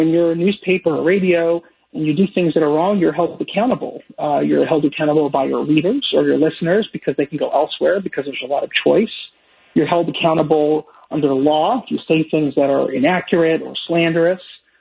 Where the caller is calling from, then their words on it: Washington, District of Columbia, United States; I'm calling you from Washington, D.C., which, by the way, it's very hot.